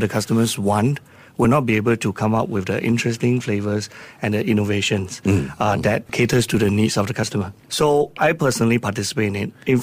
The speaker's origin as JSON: {"language": "English", "country": "Singapore", "said": "I believe as a Singaporean"}